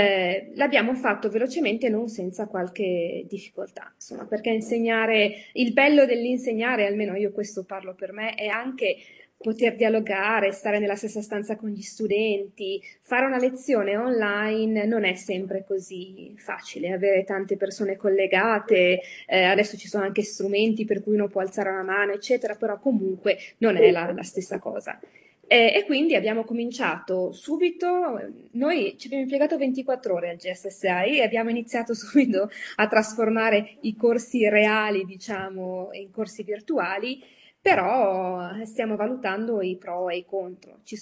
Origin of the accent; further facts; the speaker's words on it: Milan, Lombardy, Italy; moved away as an adult; io ho studiato economia politica alla Bocconi, sono milanese. Ovviamente dal mio accento questo lo capite, non l'ho mai cambiato. E poi nel 1999 ho deciso di andare a studiare all'estero